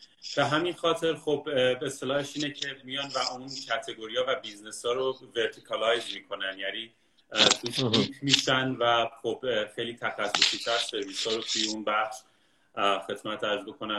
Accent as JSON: {"language": "Persian", "region": "Kermanshah", "country": "Iran", "said": "آره بعد من مثلا کرمانشاهی هستم."}